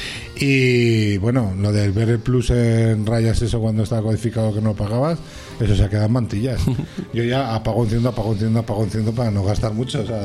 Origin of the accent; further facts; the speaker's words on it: Spain; Entonces, pues yo, como todo español, he tomado mis decisiones.